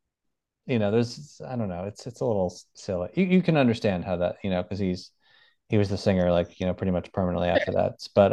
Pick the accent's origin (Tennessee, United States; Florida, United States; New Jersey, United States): New Jersey, United States; Teaneck; I'm from Teaneck, New Jersey. So it's like, okay. And my childhood home is like literally near the Hackensack border.